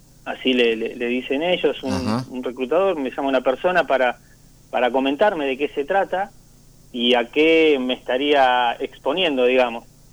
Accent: Jachal, San Juan, Argentina; Soy de Hachal, nací

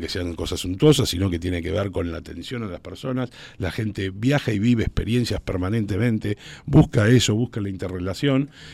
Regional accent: Puerto San Julián, Santa Cruz, Argentina; yo soy patagónico, soy de Puerto San Julián

